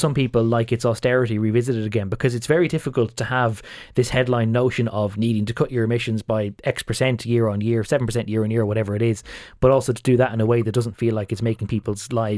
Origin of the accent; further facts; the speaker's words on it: Leinster, Ireland; But I'm from Meath, and I know that a lot of people around my native neck of the woods